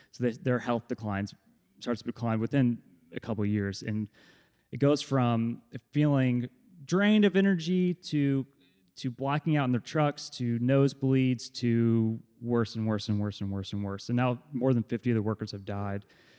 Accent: Franklin, Tennessee, United States; I grew up outside of Nashville in Franklin, Tennessee.

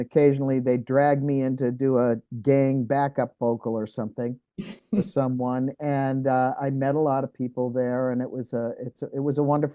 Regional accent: Massachusetts, United States; moved away as an adult; also born or lived in New York City / Los Angeles; But yes, I went to Los Angeles after I grew up in Massachusetts.

